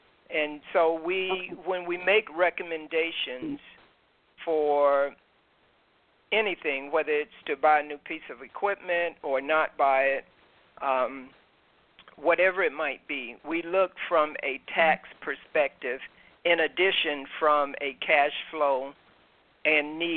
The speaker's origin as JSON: {"language": "English", "town": "Tallahassee", "region": "Florida", "country": "United States", "tie": "born or raised there", "said": "I grew up in Tallahassee, so I didn't go too far from home for school, even though I wanted to."}